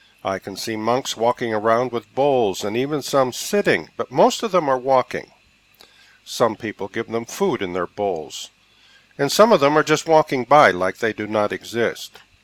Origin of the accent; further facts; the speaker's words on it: Norway; English is a second language; even in my home country, Norway, where it doesn't hold such importance.